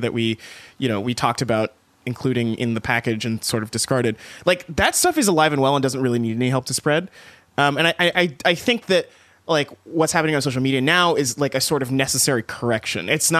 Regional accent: Texas, United States; moved away; I grew up in East Texas

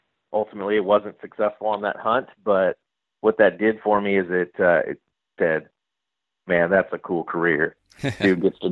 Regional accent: Stockton, California, United States; I grew up in Stockton, California. For those of you who know Stockton, it gets kind of a bad rap.

